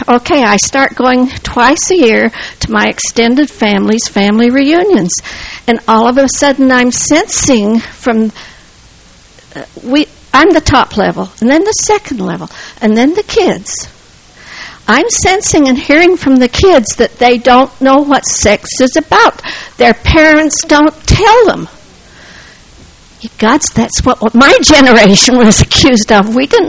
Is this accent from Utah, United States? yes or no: yes; Utah, United States; I was away from Utah for 25 years, and then I've been home 4 years